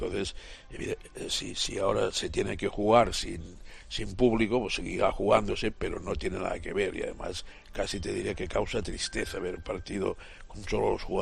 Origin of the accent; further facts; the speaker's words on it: Lleida, Catalonia, Spain; y de Lérida, de mi zona, de mi tierra.